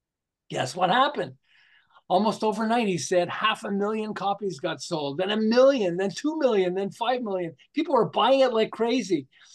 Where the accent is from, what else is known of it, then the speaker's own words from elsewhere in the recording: Montreal, Quebec, Canada; But I'm originally from Montreal.